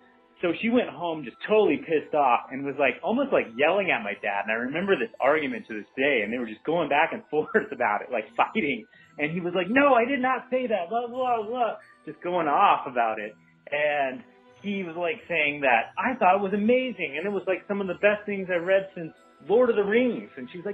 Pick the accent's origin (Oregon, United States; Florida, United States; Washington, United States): Oregon, United States; She was the manager there in the town I grew up in Oregon.